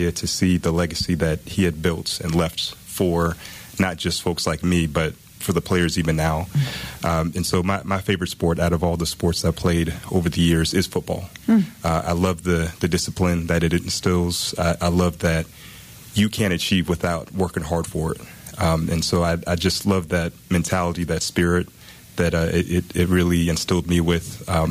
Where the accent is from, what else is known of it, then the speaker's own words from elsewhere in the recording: Chapel Hill, North Carolina, United States; So I'm proud to have been raised in this district from Chapel Hill.